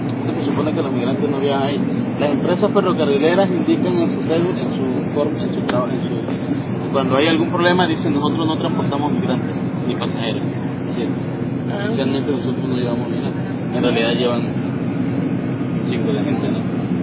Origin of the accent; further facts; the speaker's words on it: Mexico; Soy mexicano.